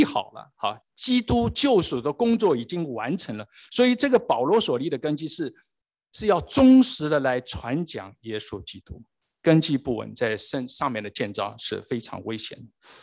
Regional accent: Shanghai, China; 2009年，这是我的故乡上海

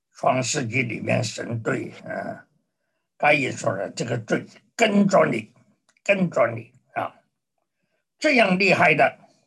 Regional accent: China; 那你知道我们中国人有多少头发？

